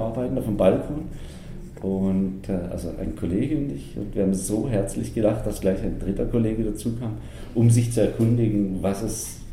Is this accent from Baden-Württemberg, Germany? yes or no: yes; Baden-Württemberg, Germany; moved away as an adult; now in Switzerland; Ja, also geboren in Deutschland und aufgewachsen auch in Deutschland, Süddeutschland, ganz nah an der Grenze zur Schweiz. Jetzt werde ich 50 dieses Jahr